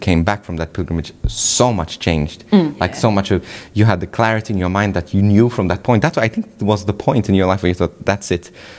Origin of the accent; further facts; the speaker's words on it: Malta; And to Malta. So my home country as well.